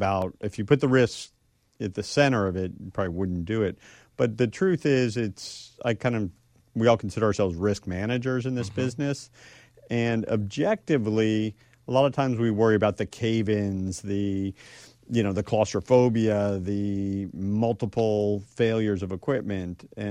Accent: Florida, United States; the bottom line was I grew up in South Florida, so part of it is just circumstances where you're surrounded by water

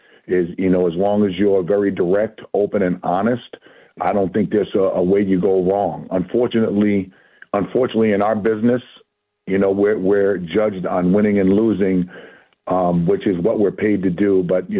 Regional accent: New England, United States; I'm a converted Commanders fan, obviously being born and raised in New England.

